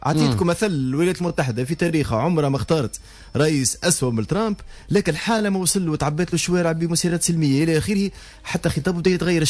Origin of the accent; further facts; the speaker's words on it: Tunisia; احنا تونسي منكم